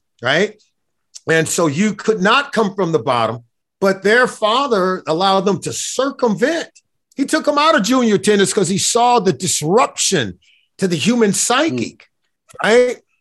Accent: Compton, California, United States; And look, I grew up in Compton.

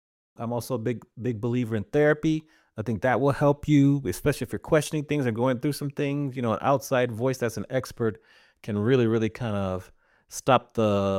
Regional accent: Maryland, United States; I'm from Maryland, so every time you eat a crab cake, you want another one

